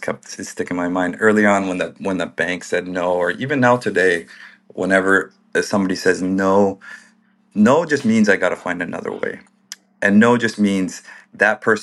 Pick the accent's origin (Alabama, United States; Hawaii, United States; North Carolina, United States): Hawaii, United States; Pahoa; And I love growing up on the Big Island. Great, great place to grow up. Grew up very local, hunting, fishing, diving. I lost my pigeon. I don't have much pigeon anymore because I choose to.